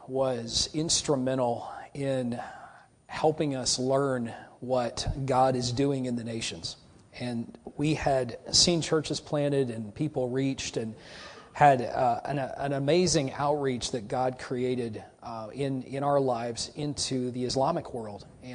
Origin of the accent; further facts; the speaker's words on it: Texas, United States; born there; I was born in Texas.